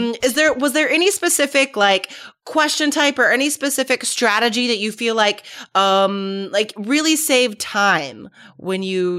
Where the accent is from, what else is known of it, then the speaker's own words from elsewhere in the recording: United States; I say a hamburger because I'm American